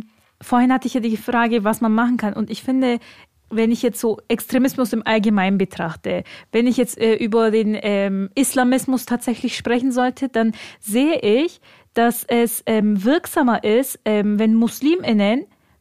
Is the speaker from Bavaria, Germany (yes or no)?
yes; Bavaria, Germany; now in Berlin, Germany; weil das auch meine Heimat ist. Okay, ich bin jetzt von Bayern nach Berlin gezogen, aber ich bin trotzdem noch in Deutschland geblieben